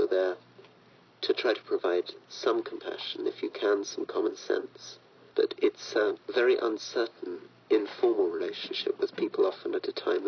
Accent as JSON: {"language": "English", "region": "Scotland", "country": "United Kingdom", "lives_now": "Cumbria, United Kingdom", "said": "I'm a Scot, but I now live in Cumbria, 35 miles south of the boundary between England and Scotland"}